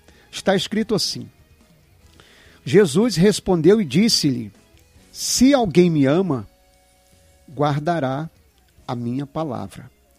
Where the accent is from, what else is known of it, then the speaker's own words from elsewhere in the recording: Praia Redonda, Acre, Brazil; Eu era da Praia Redonda, eu cresci na Praia Redonda, aqui que é Rio Iaco.